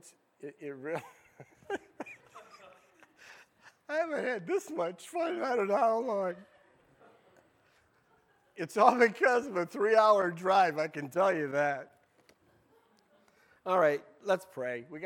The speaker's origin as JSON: {"language": "English", "town": "Davison", "region": "Michigan", "country": "United States", "said": "I'm from Davison. I said, I know Mount Morris Community Church. I know Mount Morris because I'm from Davison."}